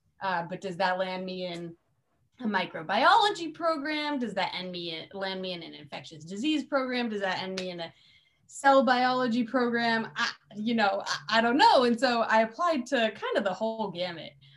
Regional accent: New Hampshire, United States; I landed in Logan Airport, and I'm from New England. I'm actually from New Hampshire

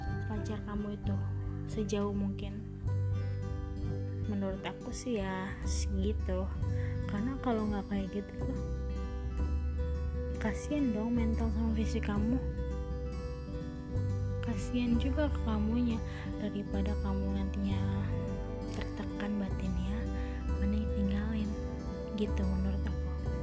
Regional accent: Tangerang, Banten, Indonesia; Aku asalnya dari Tangerang, asli Tulen Tangerang. Dari lahir sampai gede di Tangerang.

